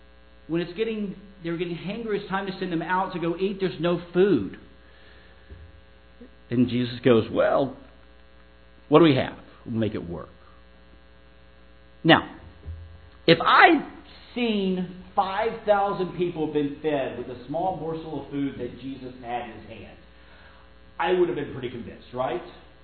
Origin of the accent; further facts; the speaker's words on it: Tennessee, United States; of course, and my background is kind of odd. I grew up in Tennessee.